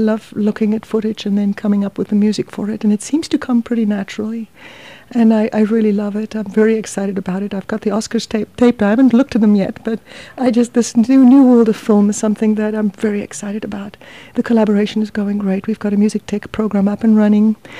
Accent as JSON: {"language": "English", "country": "South Africa", "lives_now": "United States", "said": "I'm South African, and I'm very proud of my heritage. I'm also a naturalized American citizen, and I'm incredibly patriotic. But I do have an accent"}